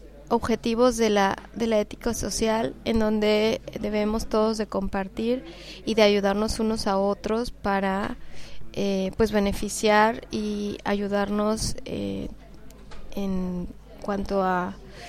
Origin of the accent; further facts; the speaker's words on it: Mexico; La solidaridad es muy importante en mi país, en México.